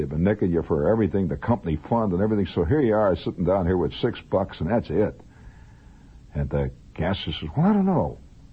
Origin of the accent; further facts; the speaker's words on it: Midwest, United States; He was from the West Coast. I was from the Midwest.